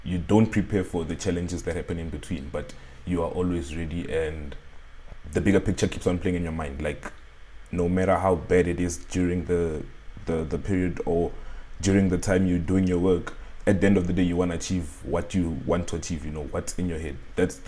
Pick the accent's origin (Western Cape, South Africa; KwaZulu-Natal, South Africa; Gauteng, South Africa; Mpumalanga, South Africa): Gauteng, South Africa; Pretoria; born and bred in Pretoria, like we said in the bio.